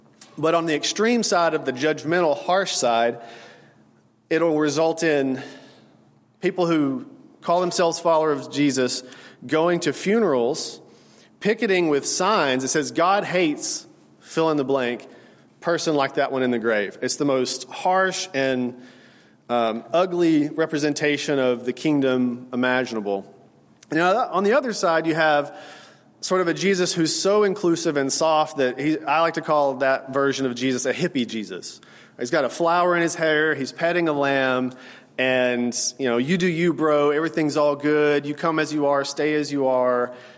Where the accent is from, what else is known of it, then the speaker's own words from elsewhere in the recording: United States; But maybe because I'm an American and we didn't have kings